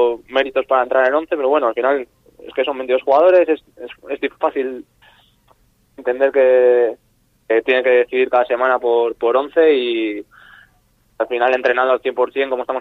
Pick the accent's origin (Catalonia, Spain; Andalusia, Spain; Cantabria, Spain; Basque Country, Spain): Cantabria, Spain; Laredo; con el equipo de mi pueblo, que es el Laredo